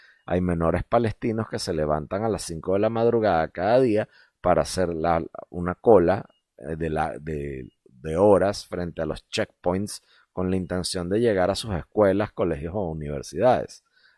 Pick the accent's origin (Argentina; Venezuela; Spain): Venezuela; porque yo soy es venezolano, ¿ok?